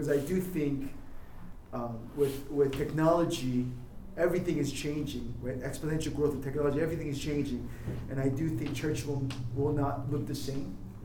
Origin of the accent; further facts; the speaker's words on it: South Korea; moved away; also born or lived in Virginia, United States / Seoul; I grew up in Virginia. Born in Korea, grew up in Korea, moved to Virginia, dad's pastor. Moved back when I graduated college to Korea to work.